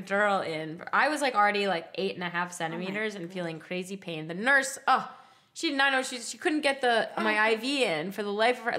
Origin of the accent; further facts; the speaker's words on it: Michigan, United States; It's a Canadian show, actually, so maybe you wouldn't have. I grew up in Michigan.